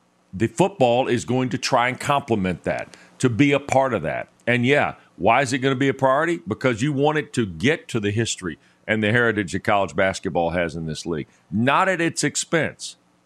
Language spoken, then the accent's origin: English; North Carolina, United States; I grew up in North Carolina. That's the heart of the Tobacco Road mentality that ACC basketball is built on.